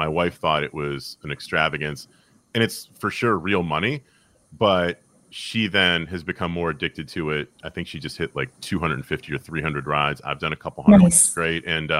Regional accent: Syracuse, New York, United States; I grew up in Syracuse, New York.

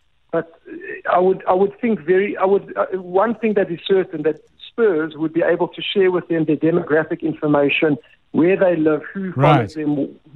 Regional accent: South Africa; Well, listen, John, I'm a South African citizen, a very proud South African citizen first.

